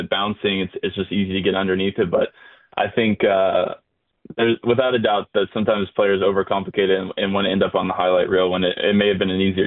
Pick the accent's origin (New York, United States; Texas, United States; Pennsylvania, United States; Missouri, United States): Texas, United States; Dallas; I think I got to have one local growing up in Dallas, being a local guy